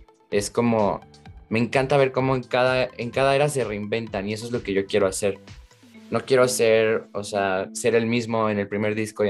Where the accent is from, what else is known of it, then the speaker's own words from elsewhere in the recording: Mexico; no, soy mexicano, le quiero hacer honor a mi orgullo mexicano